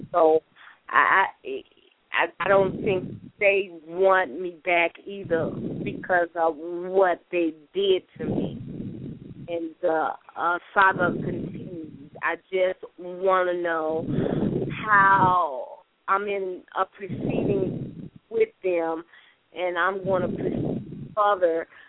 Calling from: Tennessee, United States; calling from Tennessee.

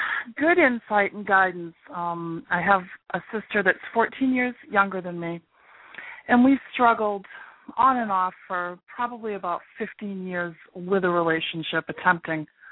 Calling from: Maine, United States

